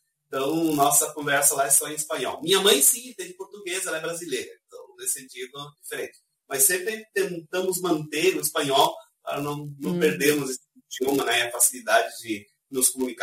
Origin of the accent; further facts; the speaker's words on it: Hernandarias, Alto Paraná, Paraguay; moved away as an adult; also born or lived in São Paulo / Argentina; Bom, eu sou paraguaio, nascido na cidade de Hernandarias, pós terminar meus estudos secundários, aos 18 anos, fui estudar Instituto Concórdia de São Paulo.